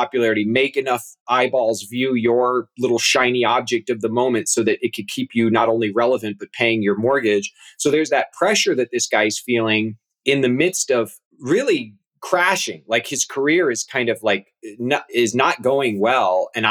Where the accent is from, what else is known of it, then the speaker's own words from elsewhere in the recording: Kansas, United States; I grew up in Kansas, and I was raised in a cultural community where you were really not meant to fear death at all.